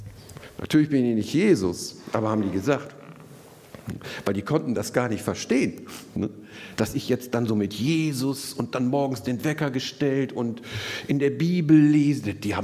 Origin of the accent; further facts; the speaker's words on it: North Rhine-Westphalia, Germany; ich komme ja aus dem Ruhrgebiet, also nicht ganz aus dem Ruhrgebiet, aber so ähnlich, so ein bisschen aus dem Bergischen Land, wenn wem das was sagt. So Wuppertal und so Elberfeld, die Elberfelder kennen manche vielleicht. Man hört es an meinem Tonfall möglicherweise etwas.